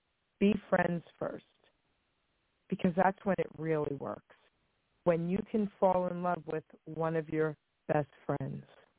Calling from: New Jersey, United States; sweetie. I'm calling from New Jersey.

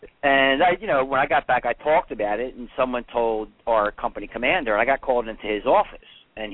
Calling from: Pennsylvania, United States; Central Pennsylvania.

